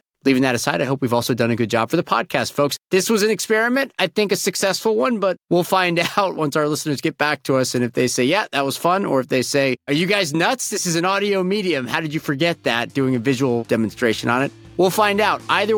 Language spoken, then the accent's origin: English; Tampa, Florida, United States; all those different neighborhoods in Tampa, Florida, primarily my hometown